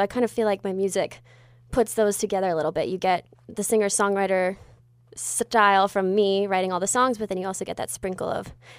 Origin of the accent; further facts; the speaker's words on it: California, United States; I'm from the Bay Area